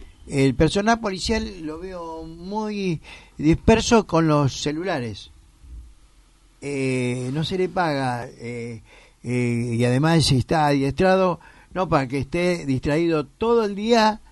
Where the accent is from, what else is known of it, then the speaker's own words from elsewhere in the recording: Buenos Aires, Argentina; cuando yo soy porteño y me siento invadido con estupideces